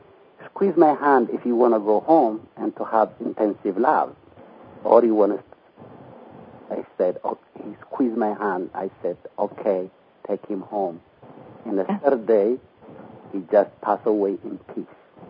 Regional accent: Eritrea; moved away; also born or lived in Ethiopia; I'm born in Ethiopia. I'm from the Red Sea coast now called Eritrea.

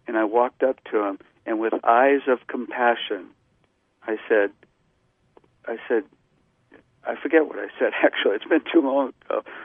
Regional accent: Georgia, United States; When I was 16, I grew up in Georgia, and at this point when I was in high school, I was living in a county that was one of the most redneck counties in all of Georgia.

